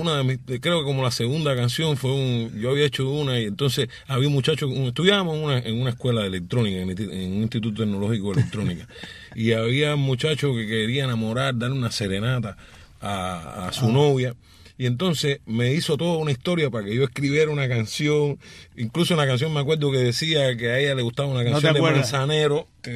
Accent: Havana, Cuba; born there; Yo nací en La Habana.

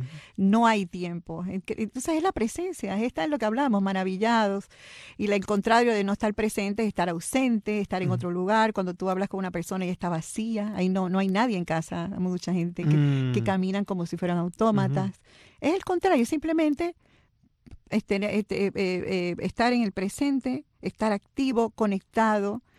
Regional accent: Fajardo, Puerto Rico; born there; Y yo como boricua también, o sea, me puede sacar de Puerto Rico, pero no me puede sacar a Puerto Rico.

